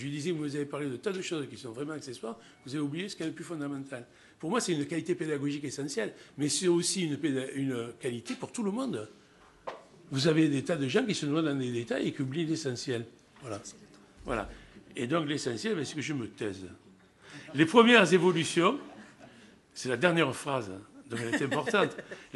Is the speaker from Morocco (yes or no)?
no; Marseille, Provence-Alpes-Côte d'Azur, France; now in Paris, France; un des trois lycées de ZEP de Marseille, où je suis originaire, vous pouvez l'entendre dans mon accent. Bien que je sois à Paris depuis 30 ans, je n'ai pas perdu l'accent.